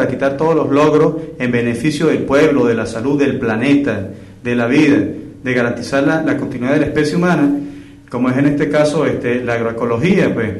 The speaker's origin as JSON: {"language": "Spanish", "region": "Capital District", "country": "Venezuela", "tie": "born there", "also_born_or_lived": "Andes", "said": "Nací aquí, bueno, nací en la Concepción Palacio. Mi familia está acá en el 23 de enero, pero como dicen allá en mi tierra, soy reencauchado, porque tengo años allá en los Andes, ¿no? Bueno, estoy allá con mi mamá y eso."}